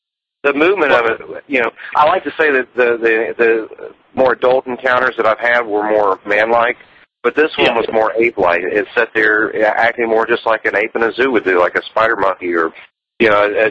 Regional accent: Texas, United States; I grew up in Texas. I thought I knew a lot about bulls, etc.

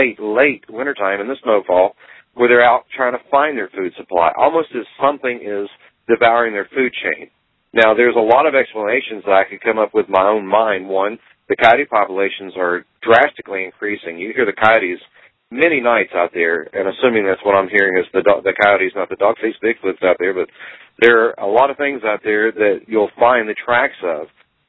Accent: Hernshaw, West Virginia, United States; But when I was a child growing up in the Hernshaw, West Virginia area

